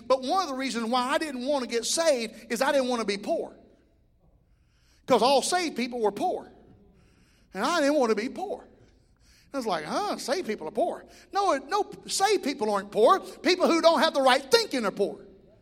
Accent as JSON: {"language": "English", "region": "Alabama", "country": "United States", "tie": "born or raised there", "said": "Listen, I was raised in Alabama."}